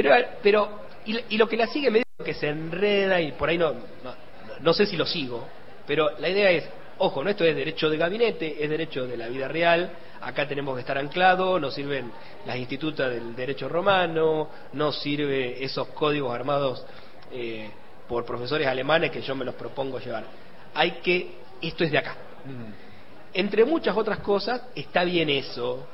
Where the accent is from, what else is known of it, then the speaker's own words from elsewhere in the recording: La Pampa, Argentina; also born or lived in La Plata; Yo soy nacido y criado en La Pampa, estudiado en La Plata